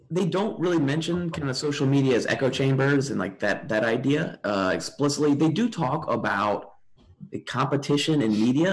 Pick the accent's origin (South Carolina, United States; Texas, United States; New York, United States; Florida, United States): South Carolina, United States; Yeah, so I'm from South Carolina, and Lindsey Graham is one of the senators there.